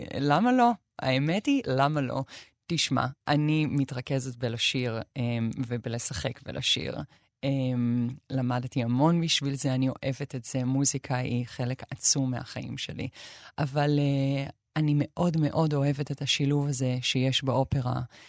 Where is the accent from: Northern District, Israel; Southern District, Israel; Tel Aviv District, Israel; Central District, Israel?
Central District, Israel; Hod HaSharon; גדלתי בהוד השרון